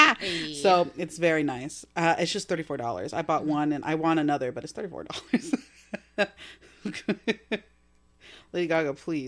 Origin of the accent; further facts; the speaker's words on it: New Jersey, United States; I think, you know, we're from Jersey, and like, you will watch the Jersey Shore, Real Housewives, and be like, are there people that actually talk like that?